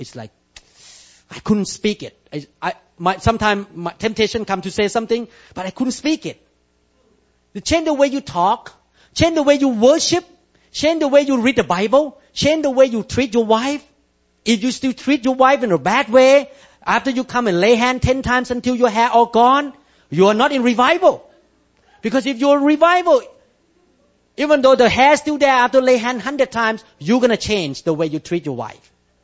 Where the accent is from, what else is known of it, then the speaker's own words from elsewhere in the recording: Seattle, Washington, United States; And they all know that I'm a neurosurgeon from Seattle.